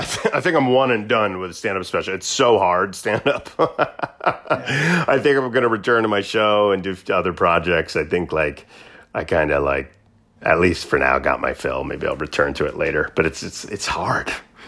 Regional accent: Florida, United States; I grew up in a segregated Florida full of racism, and my dad's from Haiti.

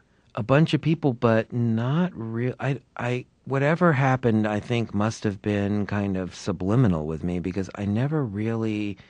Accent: Sarasota, Florida, United States; which was in my hometown, Sarasota, Florida

